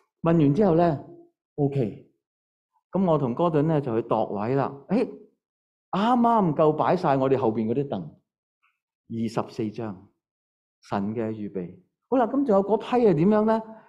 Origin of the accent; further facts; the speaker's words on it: China; 因为我哋中国人咧分他咧就有男同女嘅吓